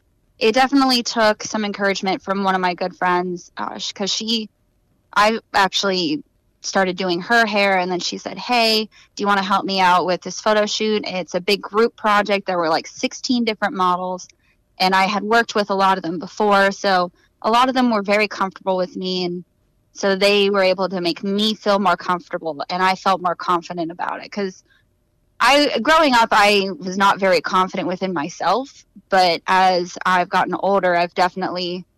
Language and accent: English; Gibsonia, Pennsylvania, United States; now in Erie, United States; Well, I'm from the Pittsburgh area. I actually grew up in a little suburb north of the city in Gibsonia. But then when I was 18 after high school, I moved up to Erie